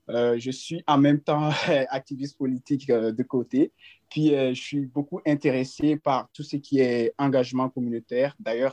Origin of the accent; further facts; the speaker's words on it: Guinea; moved away; Bien, mon pays d'origine, c'est la Guinée-Conakry. C'est un pays en Afrique de l'Ouest.